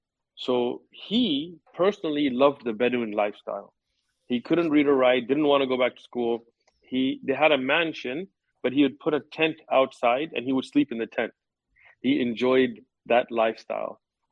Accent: San Diego, California, United States; I mean, fortunately, I'm from San Diego, and yeah. San Diego is not as bad as other parts of California.

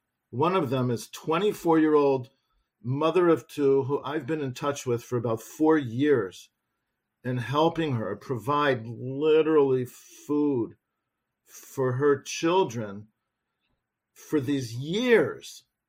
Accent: United States; Okay, so I grew up in America in a very, you know, comfortable, reasonably easy life in the late 1960s.

